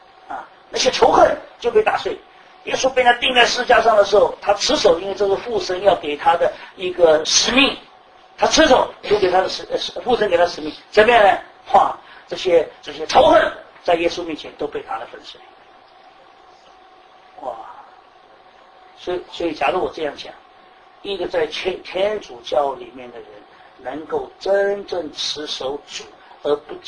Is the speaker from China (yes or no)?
yes; China; 但是只是这样一个我们中国人比较能够容易的一种东西来讲